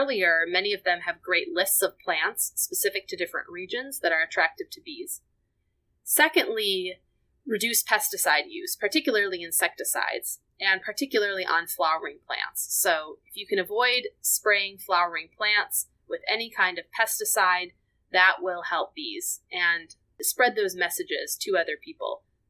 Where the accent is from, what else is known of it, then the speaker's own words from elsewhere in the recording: Minnesota, United States; now in Florida, United States; So I am Midwesterner. I'm a Minnesotan at heart. And I love snow.